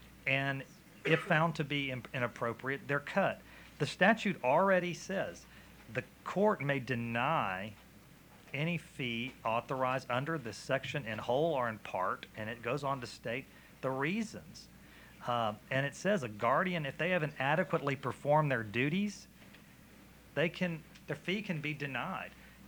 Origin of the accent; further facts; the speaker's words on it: Houston, Texas, United States; from Houston, Texas. I'm a probate attorney.